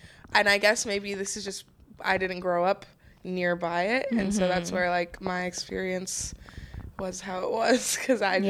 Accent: Denver, Colorado, United States; Well, I'm born and raised in Denver, Colorado. My dad is from Colorado. He is my white half.

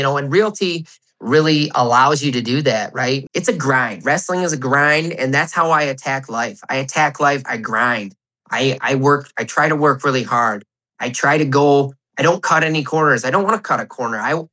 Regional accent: Cass City, Michigan, United States; So I am born and raised in Cass City, Michigan. I live in Cass City currently

